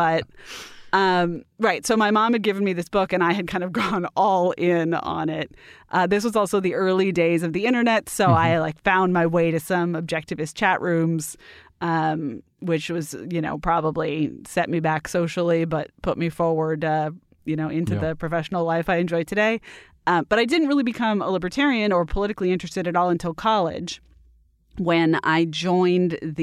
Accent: Washington, District of Columbia, United States; despite growing up in Washington, D.C. and being surrounded by it, or maybe because of growing up in Washington, D.C.

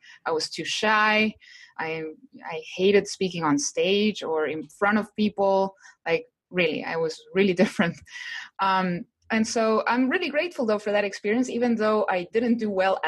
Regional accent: Chile; English is a second language; So, well, as you said, I'm from Chile, and I have been doing digital marketing for the past 10 years or so

